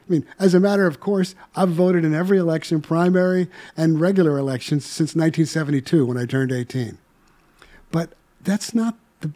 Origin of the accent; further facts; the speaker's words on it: Chicago, Illinois, United States; Where I'm from Chicago, if your audience didn't know that.